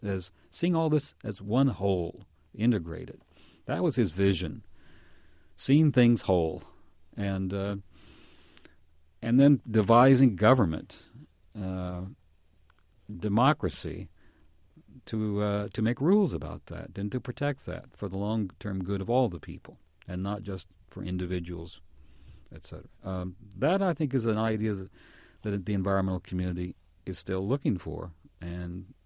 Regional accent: Kansas, United States; And since I'm from Kansas, we say Worster.

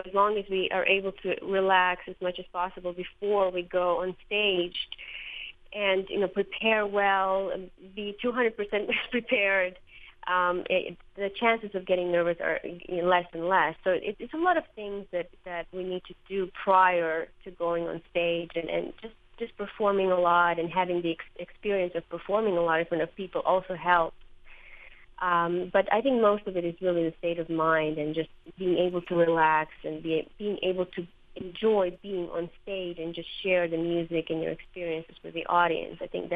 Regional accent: Croatia; English is a second language; moved away as an adult; now in United States; Well, I was born in Croatia, and I lived there actually most of my life. I went to school there.

